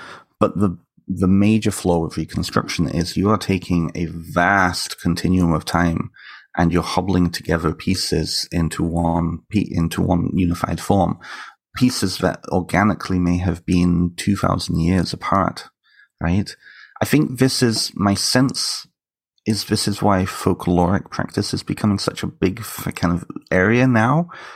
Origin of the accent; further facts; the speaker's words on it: United Kingdom; such a big part of British culture and being British and having that really strong connection with Britain